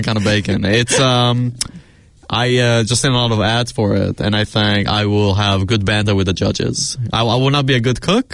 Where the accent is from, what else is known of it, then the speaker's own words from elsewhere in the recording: Kapiti Coast, Wellington, New Zealand; also born or lived in Middle East; I'm from the Middle East originally. But I grew up here in the Kapiti Coast.